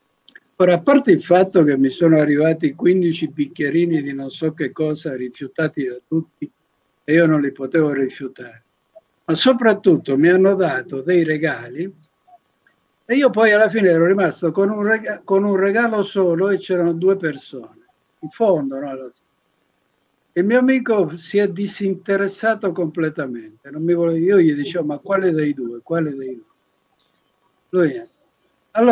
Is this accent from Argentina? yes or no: yes; Argentina; first language Spanish; Italian is a second language; moved away; Io sono cresciuto in Argentina